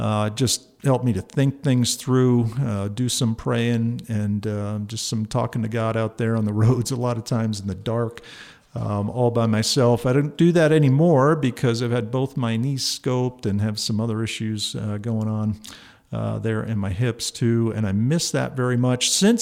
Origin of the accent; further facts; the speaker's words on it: New Jersey, United States; born there; I was born in northern New Jersey, but my parents are from Germany. And they were German missionaries who went to the South Pacific, a little island called Manus Island.